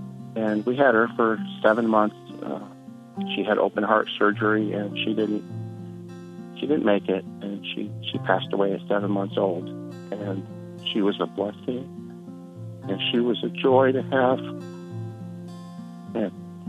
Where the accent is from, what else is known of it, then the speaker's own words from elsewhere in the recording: Louisiana, United States; I'm from Louisiana, and I've been listening to American Family Radio for about 10 years now.